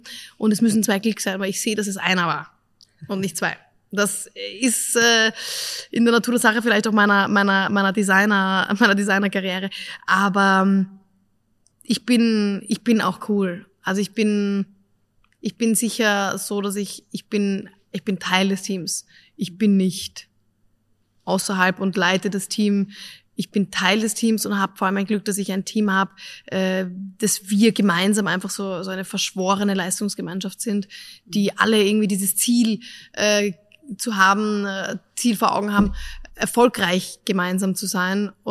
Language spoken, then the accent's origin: German; Upper Austria, Austria; Ich freue mich, in der Heimat zu sein. Ich bin Oberösterreicherin. Mein Vater kommt nämlich aus Kallham, Neumarkt.